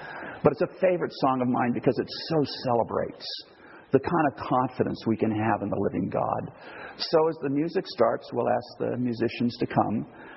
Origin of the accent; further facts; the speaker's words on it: Portland, Oregon, United States; now in United Kingdom; What am I doing here in England? I'm from Portland, Oregon.